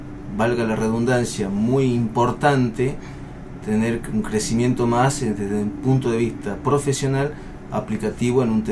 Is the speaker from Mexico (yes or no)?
no; Salta, Argentina; Bien, yo soy de Salta, oriundo de Salta.